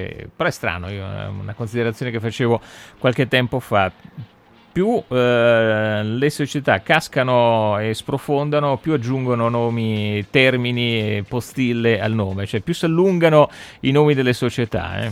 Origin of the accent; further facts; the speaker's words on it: Ancona, Marche, Italy; perché io sono d'Ancona